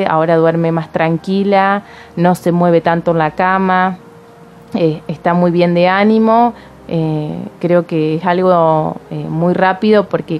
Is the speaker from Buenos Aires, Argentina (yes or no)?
no; Paraná, Entre Ríos, Argentina; Provengo de Paraná, Entre Ríos, tengo 31 años